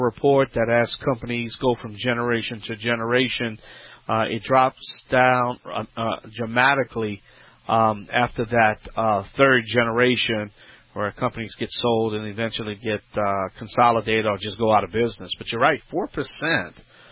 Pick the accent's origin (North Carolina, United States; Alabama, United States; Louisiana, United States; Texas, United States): Louisiana, United States; That's right … I'm the originator.